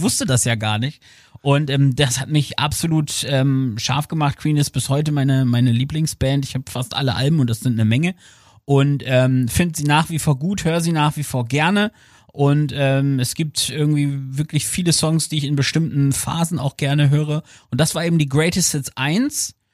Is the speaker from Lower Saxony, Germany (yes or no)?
yes; Aurich, Lower Saxony, Germany; ich komme ja aus Aurich im wunderschönen Ostfriesland